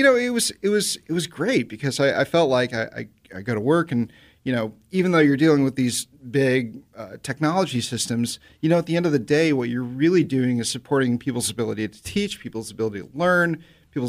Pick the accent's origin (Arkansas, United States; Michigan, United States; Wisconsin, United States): Wisconsin, United States; Milwaukee; also born or lived in Des Moines; Okay, so when I was seven and we moved away from Des Moines, we moved to Milwaukee.